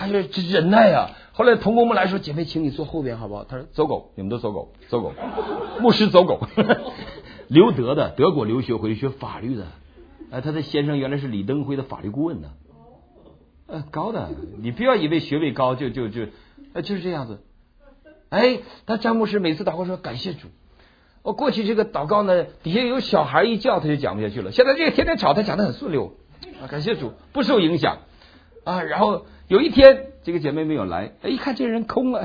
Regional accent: China; 我们大陆人不懂规矩，大陆人从文化当中长大的

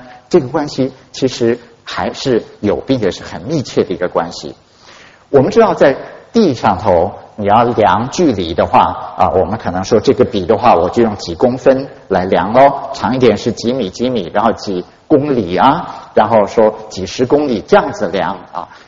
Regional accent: Taiwan; 我小时候在台湾长大

